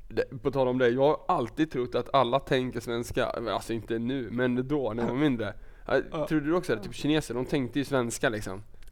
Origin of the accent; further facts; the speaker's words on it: Hällberga, Södermanland, Sweden; Min kompis, eller granne också för en del, i Hällberga där jag är uppvuxen.